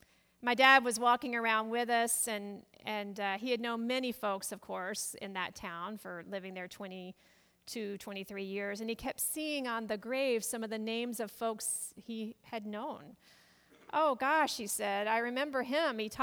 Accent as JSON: {"language": "English", "town": "Auburn", "region": "Alabama", "country": "United States", "tie": "born or raised there", "moved": "yes", "said": "my hometown of Auburn, Alabama, still a place very, very dear to my heart. I have now lived in the Midwest for over half my life, so my roots are just as much here, but they grow deep down south."}